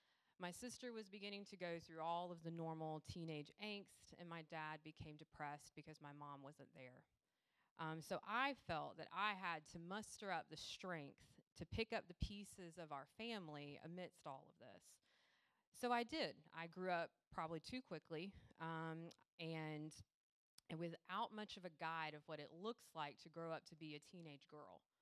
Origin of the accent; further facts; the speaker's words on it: Savannah, Georgia, United States; I was born in Savannah, lived in this area all my life, and I was raised in what many of you know to be a traditional Southern family